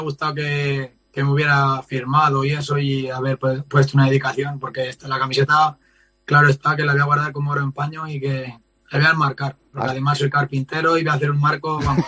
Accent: Miguel Esteban, Castilla-La Mancha, Spain; Sí, carpintero, aquí en mi pueblo, en Miguel Esteban.

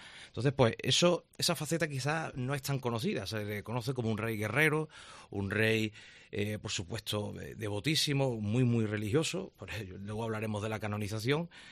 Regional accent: Córdoba, Andalusia, Spain; born there; Yo, que soy cordobés de nacimiento, pues allí se está fomentando mucho lo que son las rutas

